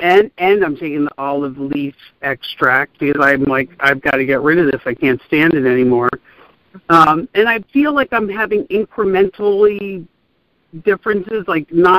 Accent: Los Angeles, California, United States; I'm actually from L.A., but I'm in San Francisco right now. So I'm calling you from San Francisco.

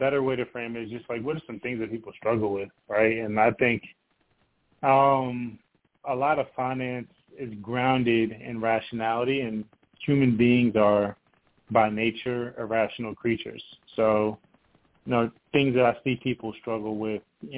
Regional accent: Brooklyn, New York, United States; also born or lived in Detroit, Michigan; So originally, I was born in Detroit, Michigan. I grew up in Brooklyn, New York. So I spent the majority of my formative years in the cold, which is sure in stark contrast to the Southeast where I currently reside.

